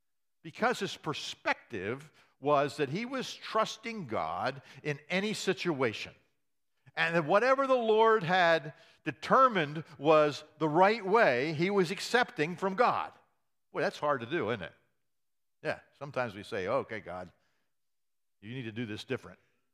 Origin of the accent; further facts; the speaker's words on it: United States; I'm an American. I believe contentment is having the stuff I want to have.